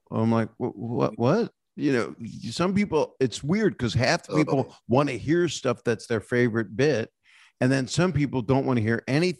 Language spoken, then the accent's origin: English; Norfolk, Virginia, United States; also born or lived in Philadelphia; Philadelphia, born, and then Norfolk, Virginia.